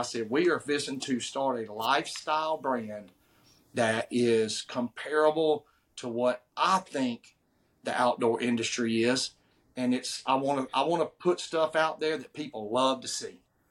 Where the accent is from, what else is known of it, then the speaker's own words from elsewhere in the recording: Louisiana, United States; I have been in the outdoors since I was a little boy, especially growing up in Union Parish.